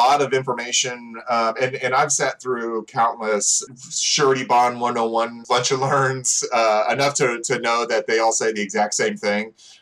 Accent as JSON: {"language": "English", "town": "Corpus Christi", "region": "Texas", "country": "United States", "tie": "born or raised there", "said": "So I actually grew up in a small part of Corpus Christi called Flower Bluff."}